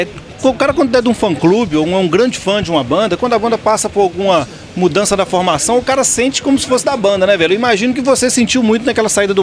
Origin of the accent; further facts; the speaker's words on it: Minas Gerais, Brazil; Nós somos de Minas Gerais